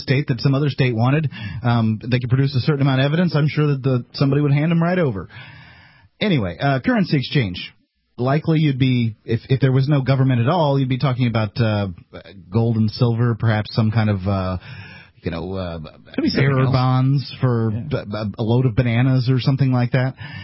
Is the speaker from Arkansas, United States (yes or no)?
no; New Hampshire, United States; I'm originally from New Hampshire.